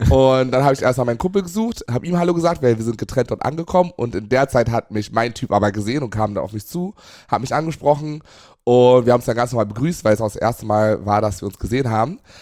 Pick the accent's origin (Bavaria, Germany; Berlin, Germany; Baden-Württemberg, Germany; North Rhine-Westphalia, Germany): Berlin, Germany; born there; bin gebürtiger Berliner auf jeden Fall. Würde reinschreiben, bin deutsch. Aber Wurzeln kommen bei mir aus Ghana und Mosambik.